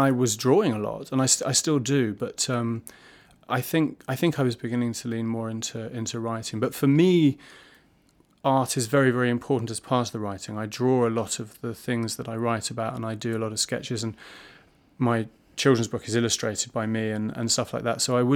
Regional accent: London, United Kingdom; also born or lived in Norwich; Well, I mean, I grew up in London. I was born in Norwich, but I grew up in London

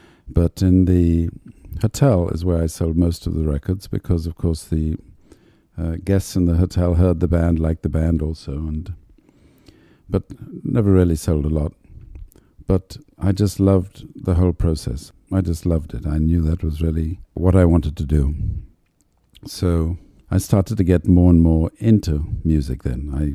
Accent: Jamaica; Latin music growing up in Jamaica would come from Cuba

